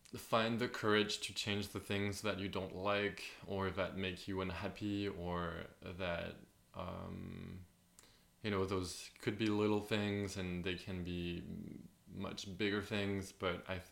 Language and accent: English; Clermont-Ferrand, Auvergne-Rhône-Alpes, France; and then I grew up in Clermont-Ferrand, and my parents lived in the countryside, like 30 minutes away from that small town.